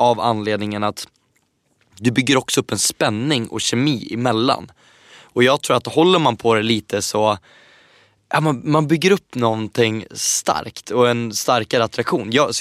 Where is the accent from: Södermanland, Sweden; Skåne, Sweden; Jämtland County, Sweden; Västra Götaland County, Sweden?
Södermanland, Sweden; Eskilstuna; also born or lived in Västerås; Jag är ju uppvuxen i Eskilstuna, bott i Västerås. Det är småstäder